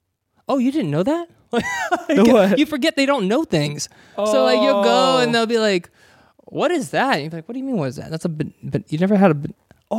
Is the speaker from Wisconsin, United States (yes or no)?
no; North Carolina, United States; now in California, United States; So we grew up in North Carolina and then we were blown away by California.